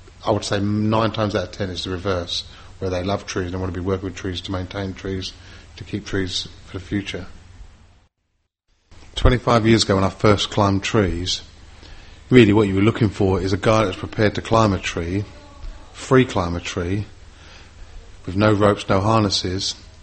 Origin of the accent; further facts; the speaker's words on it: London, United Kingdom; born there; Being born in London, I was born in East London, that doesn't really exist, and it certainly didn't exist back then.